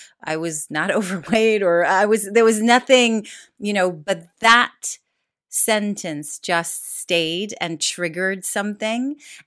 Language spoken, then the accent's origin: English; Jerusalem, Jerusalem District, Israel; And also I grew up in Jerusalem. So there's a big difference between Jerusalem and Tel Aviv.